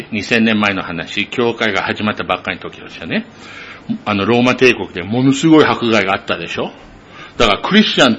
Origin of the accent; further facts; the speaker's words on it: United States; Japanese is a second language; まあ、言いにくいかもしれないけど、日本人じゃない、僕はアメリカ人だけどね。